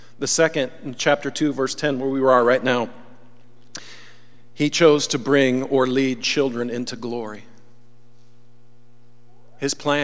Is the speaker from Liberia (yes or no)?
no; Olympia, Washington, United States; So I grew up in Olympia, Washington. I loved it there. We lived in a little house out in the woods, and thick, big fir, Douglas firs everywhere on the property.